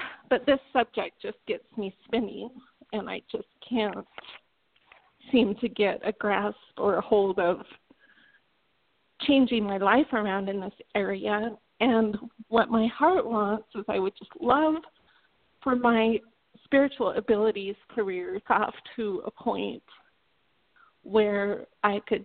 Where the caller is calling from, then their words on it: Salt Lake City, Utah, United States; Hi, Ryan. … from Salt Lake City.